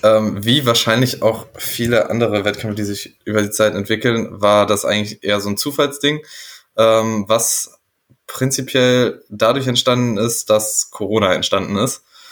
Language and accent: German; Göttingen, Lower Saxony, Germany; vielleicht nicht nur Leute aus Göttingen, wo ich herkomme, Lust drauf haben